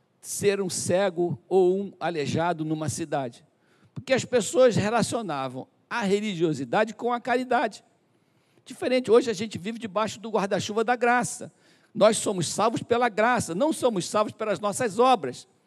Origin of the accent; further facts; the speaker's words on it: Duque de Caxias, Rio de Janeiro, Brazil; Eu fui criado em Caxias, sou cria lá da Baixada Fluminense.